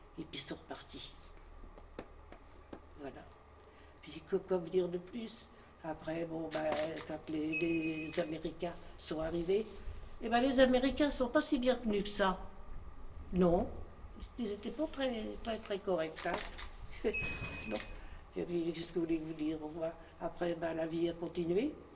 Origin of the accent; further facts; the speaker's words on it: Troyes, Grand Est, France; En face de chez nous, à Troyes, je suis troyenne, hein